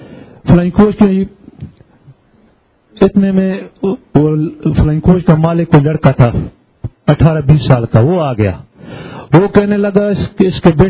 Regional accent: Kohat, Khyber Pakhtunkhwa, Pakistan; جی میں کوہاٹ سے آیا ہوں

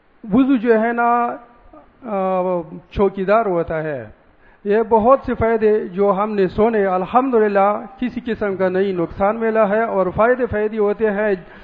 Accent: Kohat, Khyber Pakhtunkhwa, Pakistan; میں کوہاٹ سے آیا ہوں.

